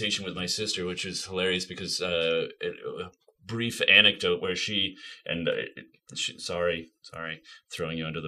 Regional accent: Vermont, United States; So Felipe, our chef, and I went up to Vermont. It's my home state. So it was like going home a little bit to play and support the local guys.

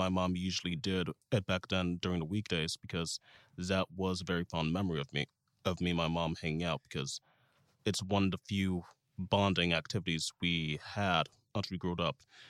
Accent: St. Charles, United States; spending time with my mom when I grew up in St. Charles throughout out my days from elementary school to fifth grade.

